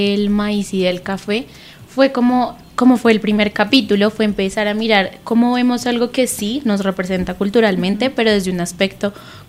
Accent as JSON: {"language": "Spanish", "country": "Colombia", "said": "nos representaban a nosotros como colombianos"}